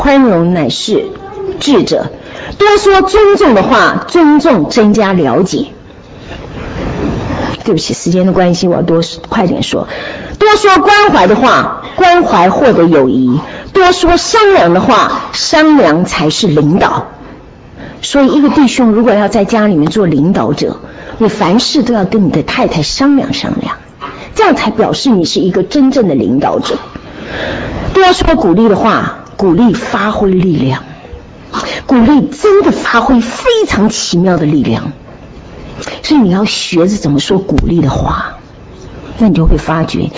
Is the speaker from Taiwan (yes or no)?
no; Shandong, China; 我是山东人，妈妈从小就常常包饺子包包子